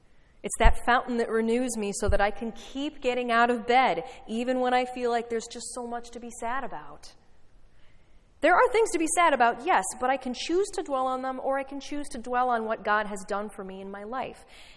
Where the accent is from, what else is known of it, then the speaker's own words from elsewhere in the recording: Chicago, Illinois, United States; I grew up in Chicago, so it was bitter cold.